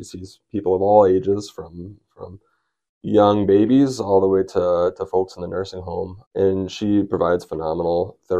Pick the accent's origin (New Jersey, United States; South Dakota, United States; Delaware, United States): South Dakota, United States; Miller; also born or lived in Iowa; So much like Dr. Larson, I am from South Dakota as well. I grew up in Miller, South Dakota, spent some time in North Dakota, spent some time in Iowa. Now it's just really good to be back here in my home state